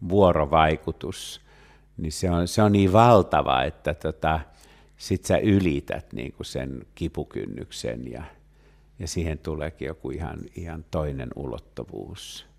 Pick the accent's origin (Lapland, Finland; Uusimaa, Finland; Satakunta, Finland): Satakunta, Finland; Pori; joku porilaispoika yhtäkkiä pomppii täällä.